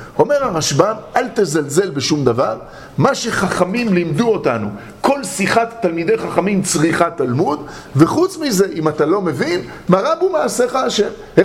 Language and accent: Hebrew; Tel Aviv, Tel Aviv District, Israel; בתור תל אביבי, אז אני יורד ישר לים בתל אביב